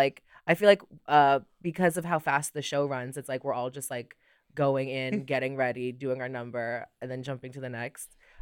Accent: New York, United States; And it's like, as a New Yorker, it's like, yeah, you know, like, it's cute to have that little fantasy.

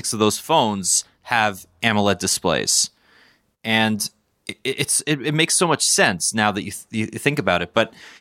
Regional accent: Toronto, Ontario, Canada; in my hometown of Toronto.

